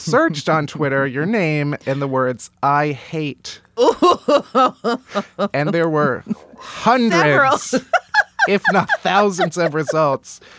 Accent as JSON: {"language": "English", "town": "Chicago", "region": "Illinois", "country": "United States", "tie": "born or raised there", "said": "I grew up in Chicago."}